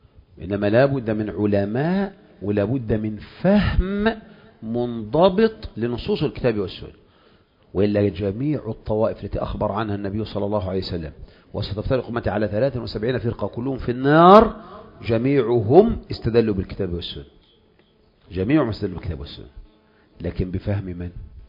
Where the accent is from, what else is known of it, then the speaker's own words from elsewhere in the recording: Egypt; مثل ما هي مراجع لأصحاب الثورة الأولى وأصحاب الثورة الثانية عندنا في مصر